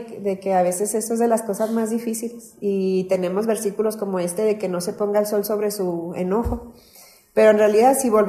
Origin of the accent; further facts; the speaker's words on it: Mexico; Como los mexicanos somos bien buenos para usar el sarcasmo.